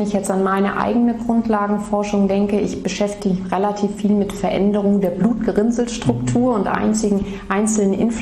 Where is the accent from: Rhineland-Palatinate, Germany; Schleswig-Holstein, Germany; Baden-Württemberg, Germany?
Rhineland-Palatinate, Germany; Mainz; Genau, ich bin aufgewachsen in Mainz, bin dann zum Medizinstudium nach Ulm gegangen